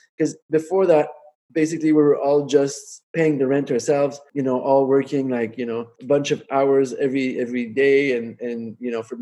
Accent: Ottawa, Ontario, Canada; moved away as an adult; also born or lived in Montreal; I'm from Ottawa. I was born in Ottawa. I grew up in Ottawa, you know, in the suburbs. Grew up there and then moved on to Montreal later on in my 20s, I guess.

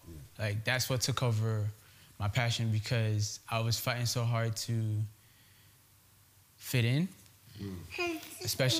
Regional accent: Nigeria; So that was my experience kind of growing up in Nigeria. Went to a popular school, UNILAG.

